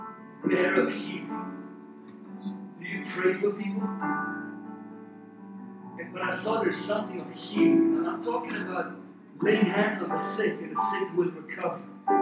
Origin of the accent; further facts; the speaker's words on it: Iran; English is a second language; now in United States; I'm from Iran. He called me to be a minister in the United States of America.